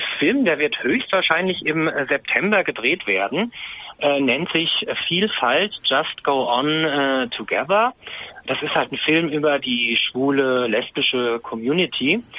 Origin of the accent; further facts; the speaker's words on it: Hesse, Germany; Wir hatten ja bei uns in Hessen kürzlich auch Kommunalwahlen in Hessen, wo ich herkomme.